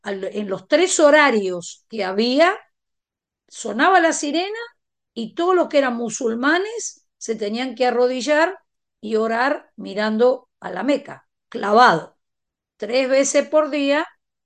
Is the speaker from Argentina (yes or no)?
yes; Argentina; En mi país está lo que se llama la peregrinación a Luján, que es donde está el templo católico más grande de la Argentina.